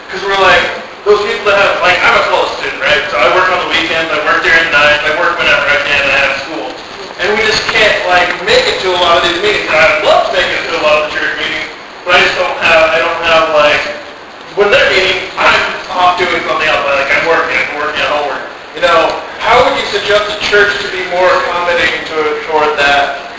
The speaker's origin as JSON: {"language": "English", "town": "San Jose", "region": "California", "country": "United States", "said": "I'm in Los Gatos, you know, I'm from South San Jose."}